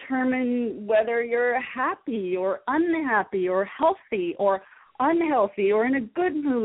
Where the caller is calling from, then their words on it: San Diego, California, United States; I'm joining you from San Diego, California